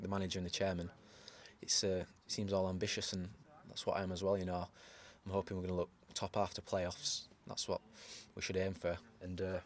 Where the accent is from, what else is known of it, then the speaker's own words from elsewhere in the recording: Huddersfield, Yorkshire and the Humber, United Kingdom; also born or lived in Halifax; I was born in Halifax, but majority of my life I've lived in Huddersfield.